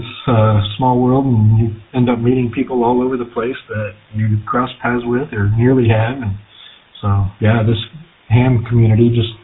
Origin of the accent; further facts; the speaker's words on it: Springfield, Missouri, United States; I am from Springfield, Missouri, and I actually did it a couple of years ago.